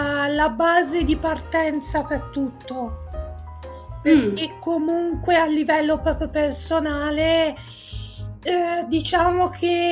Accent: Livorno, Tuscany, Italy; una giovanissima donna di 43 anni, sono livornese, nata e cresciuta a Livorno

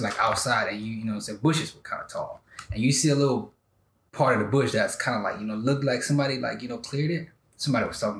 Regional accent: Cameroon; I grew up in Cameroon, like back home, you know what I'm saying? Like in the early 90s growing up

